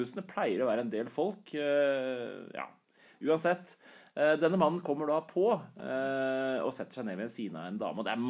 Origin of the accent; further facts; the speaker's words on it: Førde, Vestland, Norway; Når jeg flyttet hjemme fra Førde